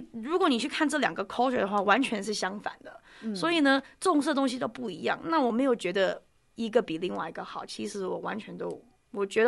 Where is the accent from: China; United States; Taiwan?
United States; 因为我们是在美国长大的，我们在美国生活，可是我们家里呢又是中国的想法啊